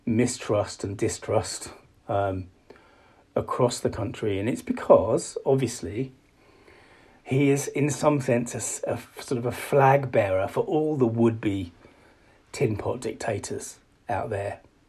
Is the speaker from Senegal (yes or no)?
no; United Kingdom; obviously, I'm British. I'm standing here in Blighty.